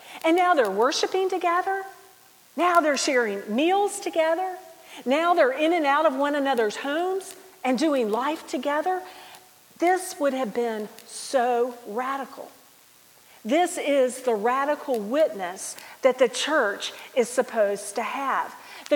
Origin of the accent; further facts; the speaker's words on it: United States; moved away as an adult; So being an American woman going over to India to talk about Jesus is not exactly the most popular place to be. And there were times that we did not feel safe just because we were women or just because we were American.